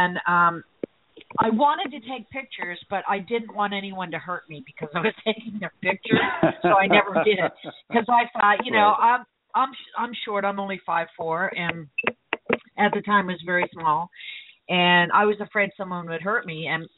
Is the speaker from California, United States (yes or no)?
no; Miami, Florida, United States; we're from Miami, and it wasn't at that time a trend-setting city.